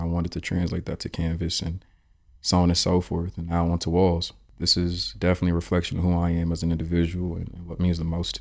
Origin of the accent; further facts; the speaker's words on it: Cleveland, Ohio, United States; now in Columbus, United States; I am a self-taught visual artist born and raised in Cleveland, Ohio. I'm currently a Columbus resident.